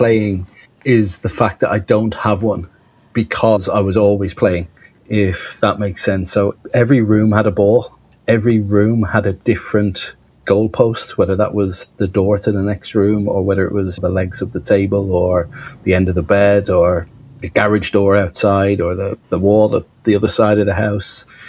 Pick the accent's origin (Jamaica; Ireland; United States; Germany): Ireland; moved away as an adult; now in United Kingdom; I grew up in Ireland, and at the time when I left school at the turn of the century, I live in the UK now, and I have done for the most part for the last probably 15 or 20 years.